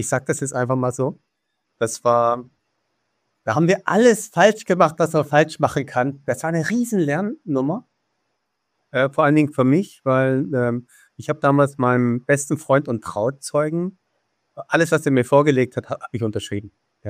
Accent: Baden-Württemberg, Germany; also born or lived in Switzerland / Lower Saxony; now in Hamburg, Germany; Also man hört vielleicht an meiner Stimme, dass ich Migrationshintergrund habe. Ich bin in der Schweiz geboren, als Schwabe sozialisiert, war 21 Jahre Niedersachse und jetzt bin ich seit 8 Jahren Hamburger.

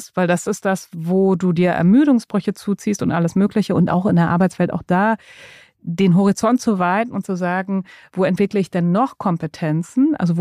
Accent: Berlin, Germany; ich komme ja aus Berlin, bin da aufgewachsen und habe auch noch ganz viele Freunde aus der Schulzeit

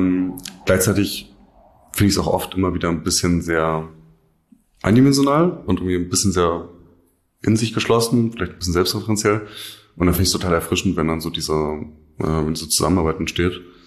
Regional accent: Berlin, Germany; Ich komme ursprünglich aus Berlin.

